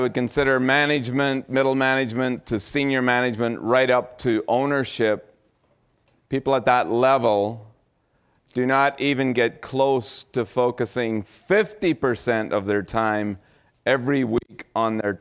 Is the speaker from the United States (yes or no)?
no; Belfast, Northern Ireland, United Kingdom; now in Calgary, Canada; I'm not from Calgary originally. I got out of the war zone in Northern Ireland in 1974, a little nice quiet place called Belfast, and my fortune was to come straight to Calgary, and I've been here ever since.